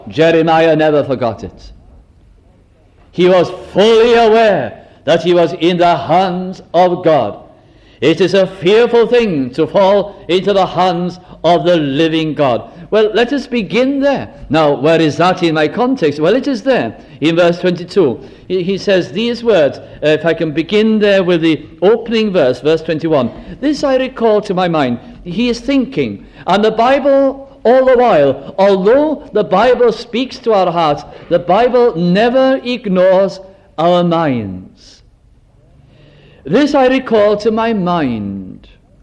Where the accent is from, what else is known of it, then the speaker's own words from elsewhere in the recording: Wales, United Kingdom; the name for us as Welsh people by the French is Le Pays de Gal, the people of Gaul.